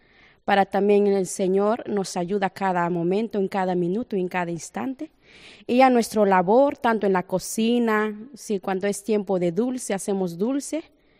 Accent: Guatemala; now in Motril, Spain; Soy de Guatemala.

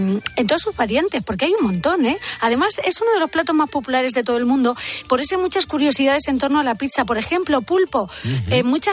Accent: Tomelloso, Castilla-La Mancha, Spain; y en mi tierra, en Tomelloso

